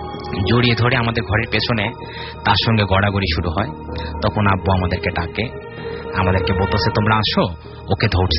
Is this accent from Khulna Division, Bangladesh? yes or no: no; Chandnath, Rajshahi Division, Bangladesh; আমার গ্রামের বাড়ি সিরাজগঞ্জ জেলা বেলকুচি থানা চন্দনাথ গ্রাম।